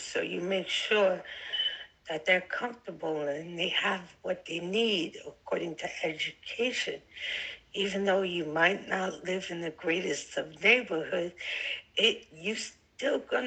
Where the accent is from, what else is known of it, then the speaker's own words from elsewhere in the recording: New York, United States; I'm a New Yorker. We're mean.